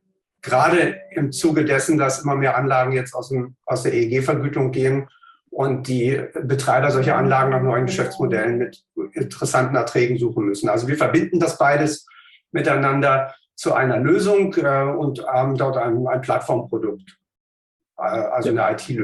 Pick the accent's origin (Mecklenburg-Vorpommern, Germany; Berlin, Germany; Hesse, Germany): Berlin, Germany; born or raised there